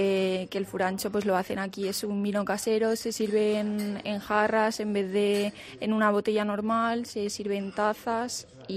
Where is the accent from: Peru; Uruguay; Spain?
Spain; Zaragoza, Aragon; now in Galicia, Spain; se me nota bastante, además que soy de Zaragoza.